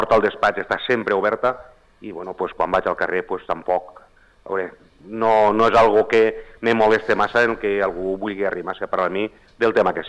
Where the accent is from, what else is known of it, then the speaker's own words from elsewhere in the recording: Sant Joan de Moró, Valencian Community, Spain; 10 anys d'alcalde de Sant Joan de Moró, del meu poble, sí.